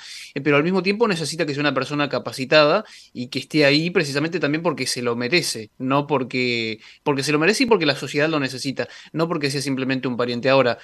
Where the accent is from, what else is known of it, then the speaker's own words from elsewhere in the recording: Argentina; todo lo que nos toca enfrentar como argentinos.